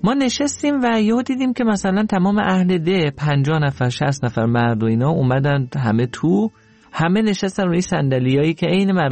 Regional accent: Iran; ما ایرانی هستیم

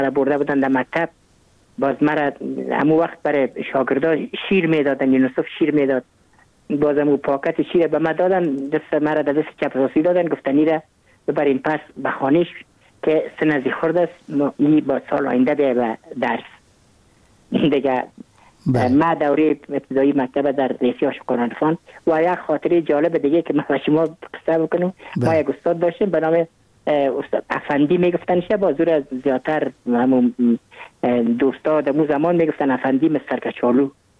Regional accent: Kabul, Afghanistan; من متولد کابل هستم، در نایی اول کابل تولد شدیم.

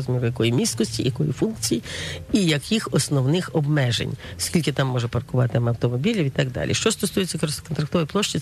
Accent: Lviv, Lviv Oblast, Ukraine; Але це випадково я там народилась, тому що я львів'янка скорінна.

